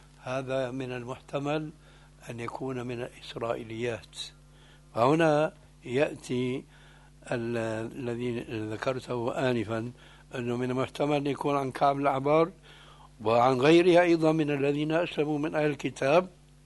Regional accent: Syria; التعبير عندنا في سوريا

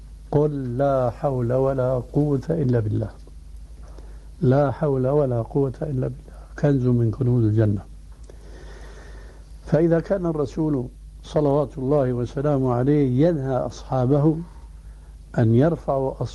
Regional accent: Syria; لكن نوبات مستعملة عندنا في سوريا

